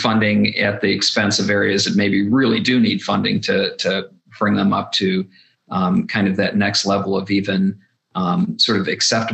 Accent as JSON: {"language": "English", "region": "North Dakota", "country": "United States", "tie": "born or raised there", "said": "I mean, I look at my home state of North Dakota, a lot of investment from rural telephone cooperatives, nonprofit cooperatives, and that's been good for the state of North Dakota."}